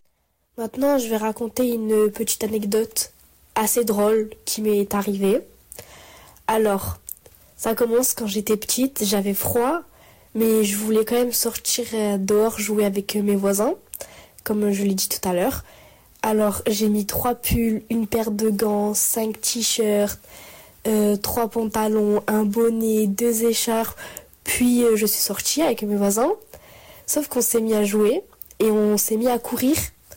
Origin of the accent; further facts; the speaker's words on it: Avignon, Provence-Alpes-Côte d'Azur, France; born there; now in Portes-lès-Valence, France; d'origine turque algérienne. Je parle un peu ces deux langues. Je les comprends plus que je ne les parle. Je suis née à Avignon. J'ai déménagé à Port-et-Valence il y a 4 ans. J'y vis encore en ce moment.